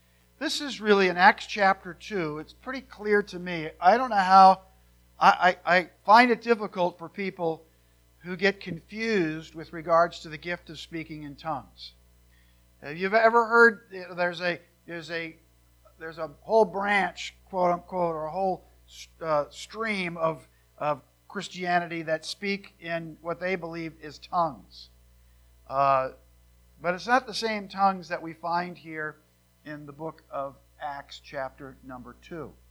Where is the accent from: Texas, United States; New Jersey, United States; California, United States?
New Jersey, United States; But if I grew up in New Jersey.